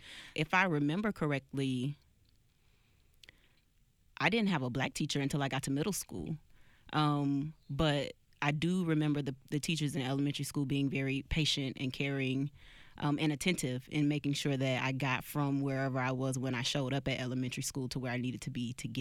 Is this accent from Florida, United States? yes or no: yes; Florida, United States; I am from South Florida. I grew up in a single-parent home, not in the good neighborhood, kind of in the rough area of town.